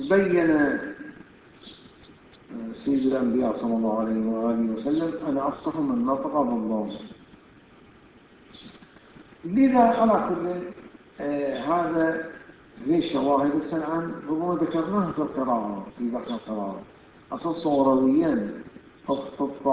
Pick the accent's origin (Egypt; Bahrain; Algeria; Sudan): Bahrain